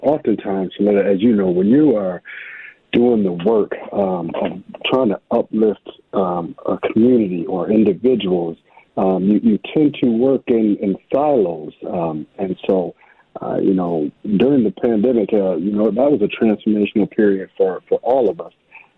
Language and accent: English; Minnesota, United States; growing up in Rondo, I saw so many great individuals and elders pour into us